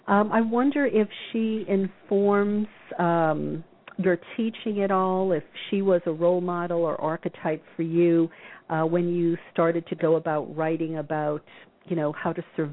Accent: Deep South, United States; I know from where she comes. I grew up in the Deep South. I definitely know racism.

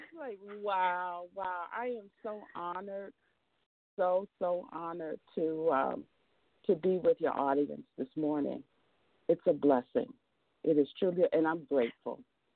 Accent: Mississippi, United States; Who is also from Mississippi. So we're just two country bumpkins

